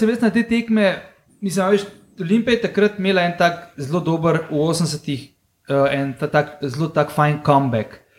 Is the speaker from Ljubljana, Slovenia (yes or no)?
yes; Ljubljana, Slovenia; Zato, ker sem bil pač mulc, zato, ker smo bili iz Ljubljane